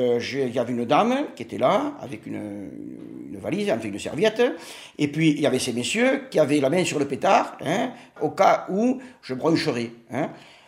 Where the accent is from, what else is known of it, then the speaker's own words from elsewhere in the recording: Saint-Pons, France; born there; Je suis né à Saint-Pons.